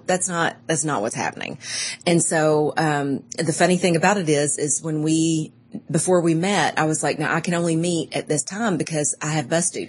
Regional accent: Bergen, Kentucky, United States; So I grew up in the sprawling metropolis of Bergen, Kentucky, which is about 30 minutes south of Lexington. So for those who know, it's close to Danville. That's kind of like a good point. But it's a tiny little town with we have about 1,000 people and a four-way stop.

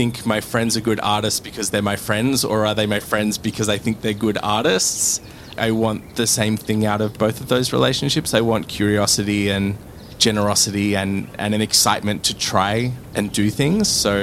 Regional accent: Wollongong, New South Wales, Australia; now in Sydney, Australia; I live and work on Gadigal Bidjigal land. I grew up on Dharawal land in Wollongong

